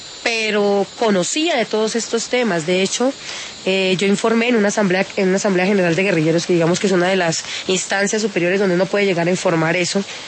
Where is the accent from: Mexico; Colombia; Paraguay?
Colombia; Barrancabermeja, Santander; Yo soy de Barranca Bermeja, Santander